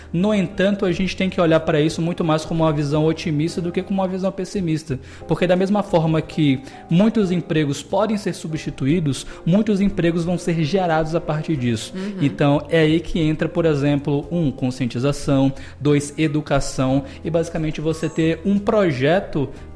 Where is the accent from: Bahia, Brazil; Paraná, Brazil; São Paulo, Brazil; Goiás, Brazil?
Bahia, Brazil; Salvador; also born or lived in Rio de Janeiro; now in Vitória da Conquista, Brazil; eu não sou daqui, tá? Mas eu considero a Vitória da Conquista minha terra. Eu sou de Salvador, morei muito tempo em Salvador, muito tempo no Rio de Janeiro